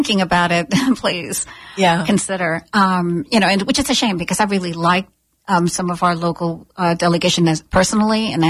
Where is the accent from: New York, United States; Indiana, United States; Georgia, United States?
New York, United States; New York City; now in Sarasota, United States; I remember first moving down to Sarasota, and you're like, oh, this is nice. Because I came from New York City, all right?